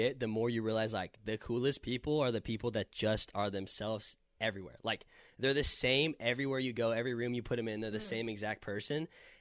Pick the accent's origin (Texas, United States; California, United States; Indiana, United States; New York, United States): California, United States; Growing up in California, I would give anything for $5 gas.